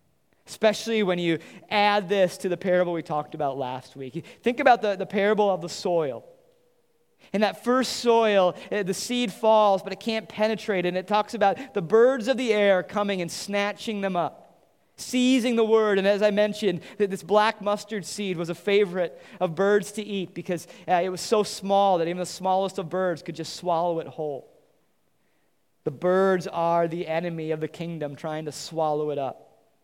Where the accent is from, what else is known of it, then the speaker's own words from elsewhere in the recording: Wisconsin, United States; I grew up near La Crosse, and there's a ski hill called Mount La Crosse